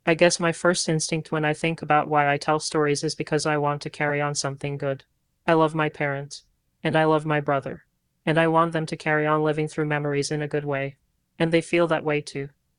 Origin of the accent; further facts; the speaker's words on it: Toronto, Ontario, Canada; I love my home. I love Toronto. I'm really thankful that I was born in Canada and that it's so beautiful.